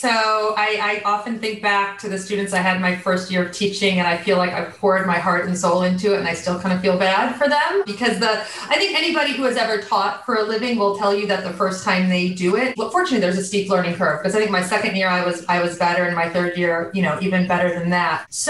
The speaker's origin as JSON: {"language": "English", "region": "Midwest", "country": "United States", "said": "And then, you know, I'm a Midwesterner. My husband's a Midwesterner, and we kind of landed back in Michigan."}